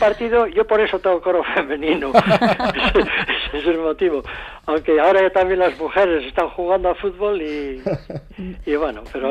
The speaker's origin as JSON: {"language": "Spanish", "town": "Hondarribia", "region": "Basque Country", "country": "Spain", "tie": "born or raised there", "said": "que dediqué a la parroquia de mi pueblo el año 1980, está dedicada a la parroquia de Hondarribia el año 80"}